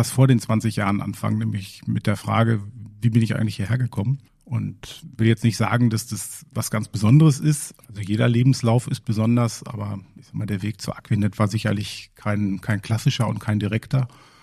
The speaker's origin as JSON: {"language": "German", "region": "West Germany", "country": "Germany", "said": "Und deswegen war es für mich ganz spannend, als Wessi in diesem Ostunternehmen zu arbeiten."}